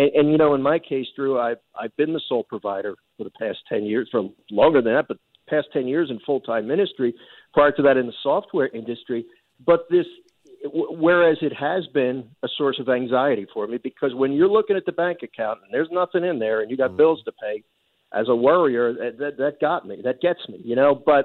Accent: Philadelphia, Pennsylvania, United States; I grew up in the Philly area, and I used to listen to your dad and mom on the radio

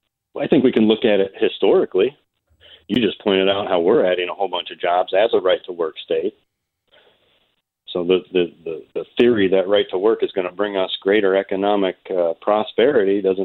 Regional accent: Iowa, United States; I did not. I grew up in Iowa.

